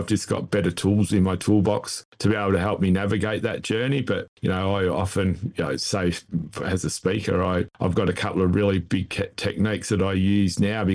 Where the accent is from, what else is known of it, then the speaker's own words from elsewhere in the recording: Victoria, Australia; I come from Victoria, I'm an AFL nut